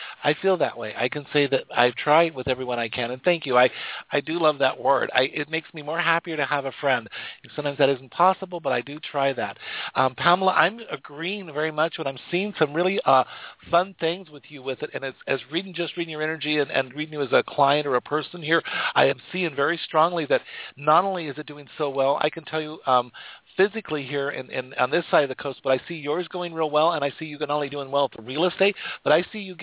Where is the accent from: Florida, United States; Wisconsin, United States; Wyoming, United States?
Wyoming, United States; And I'm a baby from Wyoming.